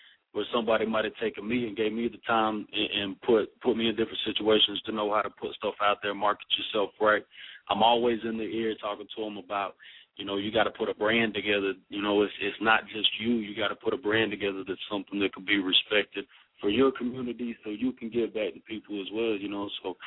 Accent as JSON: {"language": "English", "town": "Atlanta", "region": "Georgia", "country": "United States", "tie": "born or raised there", "also_born_or_lived": "North Carolina", "said": "Yeah. Actually, the north side of Atlanta, you know, born and raised. You know, been moved around a little bit. I spent about 4 years out of North Carolina, but yeah, right here, Georgia, born and raised."}